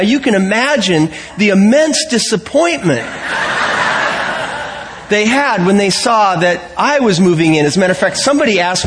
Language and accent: English; Los Altos, California, United States; now in San Carlos, United States; my wife Lynn and I moved from Los Altos to San Carlos, and we had lived for 20 years in the home that I was born and raised in, and we moved up to San Carlos.